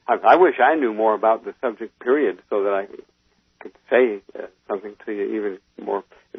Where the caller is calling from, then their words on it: North Carolina, United States; North Carolina.